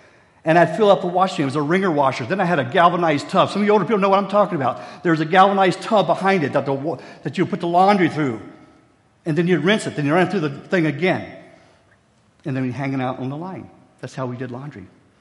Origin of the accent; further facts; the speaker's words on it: West Virginia, United States; now in Oshkosh, United States; where I grew up in West Virginia, I did not have running water or indoor plumbing until I moved to Oshkosh, Wisconsin in 1976.